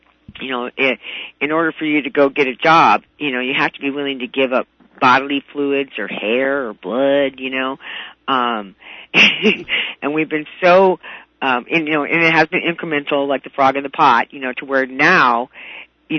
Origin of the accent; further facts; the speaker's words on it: Wisconsin, United States; born there; I was born in Wisconsin, and my birth certificate in Wisconsin was with the Bureau of Vital Statistics.